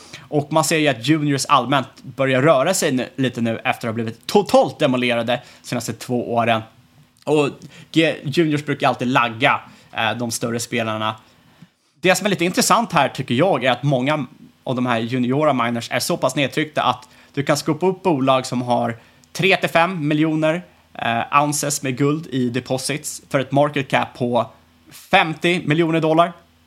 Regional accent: Sweden; Jag menar, som svenskar är klart man dras till det.

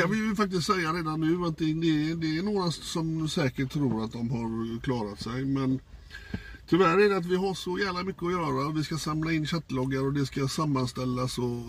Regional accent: Gothenburg, Västra Götaland County, Sweden; som göteborgare så ska man ju veta då vilken som är Orust och vilken som är Körn. Men det kan inte jag.

